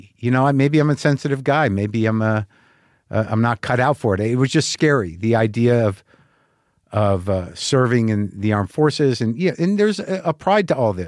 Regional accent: United States; I'm an American Jew, and I, you know, felt scared there.

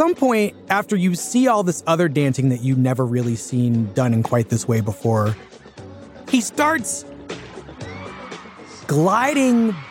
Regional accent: Philadelphia, Pennsylvania, United States; Well, you know, I grew up poor in Philadelphia, and we didn't have a lot of money

